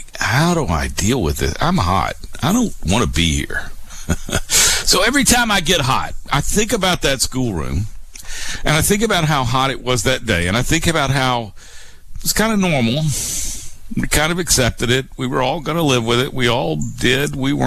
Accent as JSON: {"language": "English", "region": "the South", "country": "United States", "said": "and I don't get to see snow that much, I'll tell you, I'm from the South."}